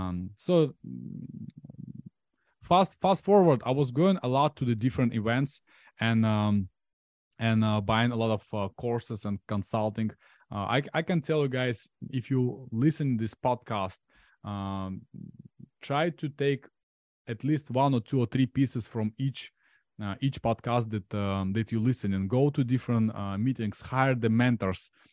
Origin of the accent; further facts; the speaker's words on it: Ukraine; English is a second language; now in United States; So I'm Ukrainian. I moved from Ukraine about in 2010.